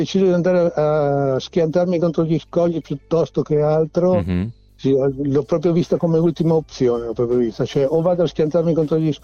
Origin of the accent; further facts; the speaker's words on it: Lombardy, Italy; Io sono brianzolo, per cui una vita nel